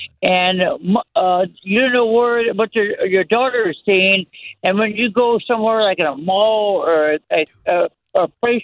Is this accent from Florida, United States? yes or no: yes; Florida, United States; also born or lived in West Point, United States; I'm from Florida. I was born in West Point, New York.